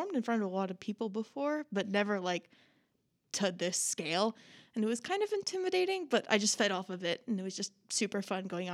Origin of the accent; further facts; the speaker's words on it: Oklahoma, United States; Okay, yeah, so I'm the only non-Arkansas person here. And coming from Oklahoma, all I'd ever heard about was the Texas OU rivalry.